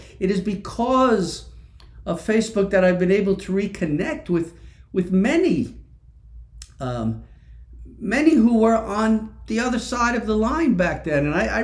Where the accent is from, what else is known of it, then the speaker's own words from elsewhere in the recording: Syosset, New York, United States; So my memory began to remember the days of my youth back in my hometown of Syosset, New York. That's a place on Long Island.